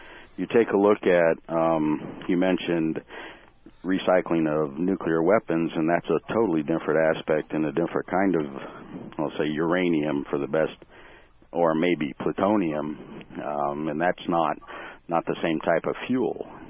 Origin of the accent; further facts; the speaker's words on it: Lynchburg, Virginia, United States; I'm from Lynchburg, and I work in the nuclear industry for Areva.